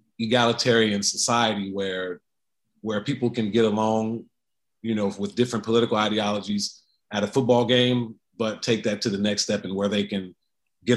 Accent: Sacramento, California, United States; And growing up in Sacramento where I grew up, in high school that I went to, that was not immune from any of those things.

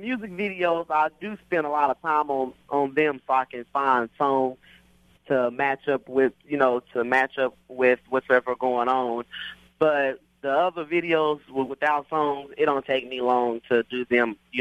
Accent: Oklahoma City, Oklahoma, United States; I grew up in Oklahoma City.

